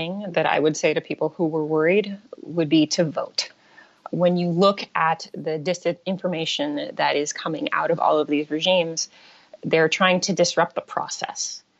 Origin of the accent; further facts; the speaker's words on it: United States; I personally, as an American, am very concerned about the U.S. elections.